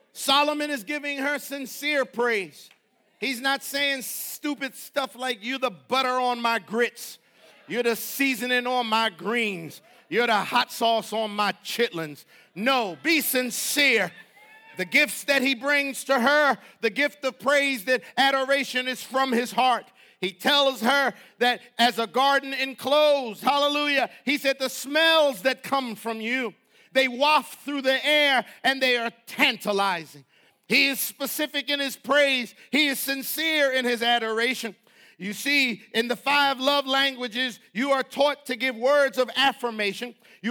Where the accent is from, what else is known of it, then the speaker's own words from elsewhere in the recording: Jamaica; also born or lived in United States; because I am a Jamaican, part Jamaican and part American, we struggle